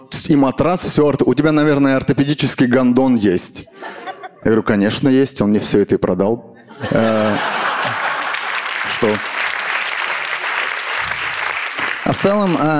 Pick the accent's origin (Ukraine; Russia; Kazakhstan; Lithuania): Kazakhstan; Еще, кстати, я казах.